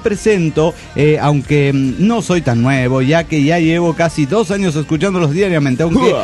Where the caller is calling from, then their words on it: Mexico City, Mexico; del DF mexicano.